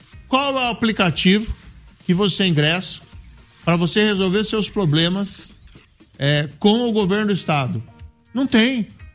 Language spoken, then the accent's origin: Portuguese; Maringá, Paraná, Brazil; also born or lived in Londrina; A gente tem orgulho de ser paranaense. Eu sou aqui do interior, inclusive, também sou de Maringá, né? Vivi muito aqui também em Londrina.